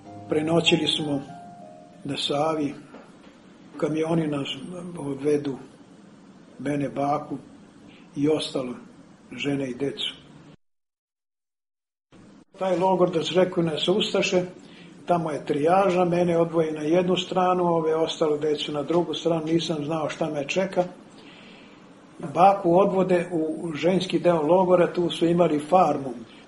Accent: Karlovac County, Croatia; računajući znači Petrovu goru i okolinu, gde je moje mesto

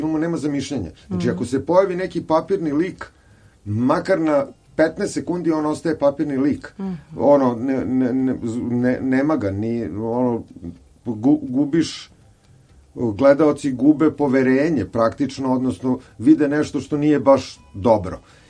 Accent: Sarajevo, Federation of Bosnia and Herzegovina, Bosnia & Herzegovina; born there; ja sam rođen u Sarajevu u julu

